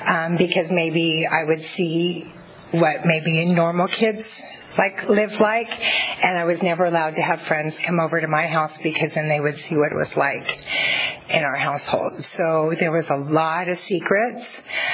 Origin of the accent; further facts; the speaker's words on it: Fresno, California, United States; I was born and raised in Fresno. And which is crazy, and I'm still there.